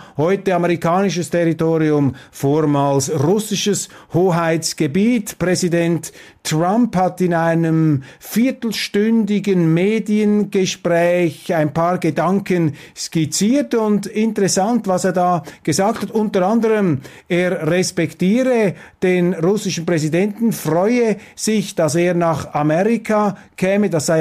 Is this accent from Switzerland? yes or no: yes; Switzerland; ich finde das sehr inspirierend, vor allem als Schweizer, wenn wir sehen, wie wir da auch über den Tisch gezogen werden